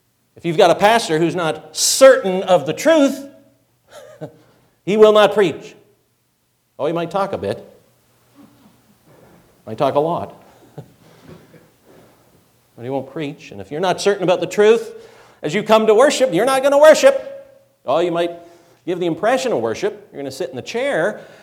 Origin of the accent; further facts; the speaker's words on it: Canada; So growing up in Canada, here's a fun game you can play in Canada in the winter.